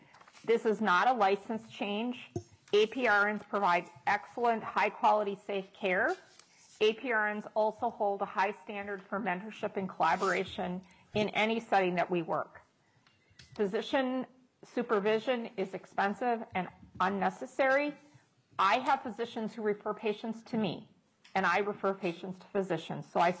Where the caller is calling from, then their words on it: Duluth, Minnesota, United States; I'm testifying from the Duluth area.